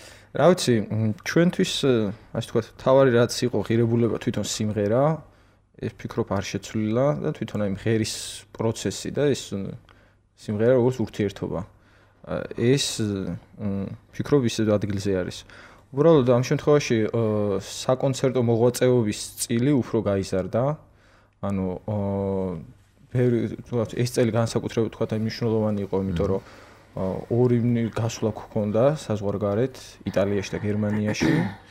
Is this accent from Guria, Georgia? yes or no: yes; Zemo Aketi, Guria, Georgia; იმიტომ რომ მე თვითონ ზემოაკეთიდან ვარ